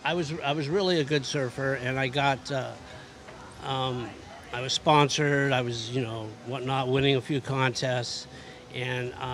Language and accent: English; Huntington Beach, California, United States; Yeah, I'm a surfer. I grew up surfing in Huntington Beach, California. I got real good.